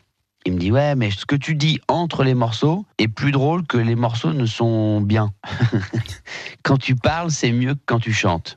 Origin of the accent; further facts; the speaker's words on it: Réunion; mes ennemis à La Réunion, là où j'ai grandi, c'était les surfeurs.